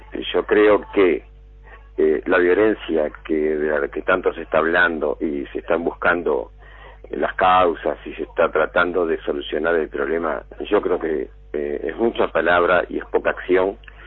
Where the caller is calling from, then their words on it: Rivera, Uruguay; Estoy en el departamento de Rivera.